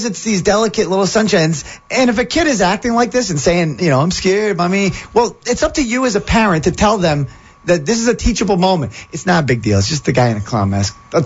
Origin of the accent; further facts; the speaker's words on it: Worcester, Massachusetts, United States; because growing up in Worcester, this would never have happened.